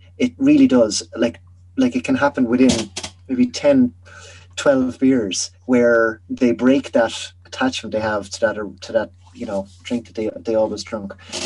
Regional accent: Leinster, Ireland; so I'm from Offaly originally, and I've got a group of friends from Offaly

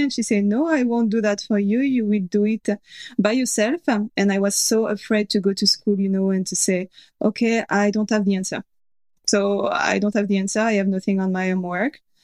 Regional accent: Cameroon; growing up in Cameroon, being a kid and being a teenager was great, actually. Always sunny all the year, and being like feeling rooted to the country. And I was there from 2 years old, so I had friends there from kindergarten.

